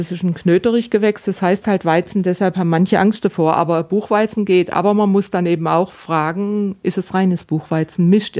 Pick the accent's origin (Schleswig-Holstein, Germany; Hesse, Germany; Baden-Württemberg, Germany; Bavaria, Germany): Baden-Württemberg, Germany; Und dann gibt es in meiner Heimat in Baden, da gibt es die Buberspitzle.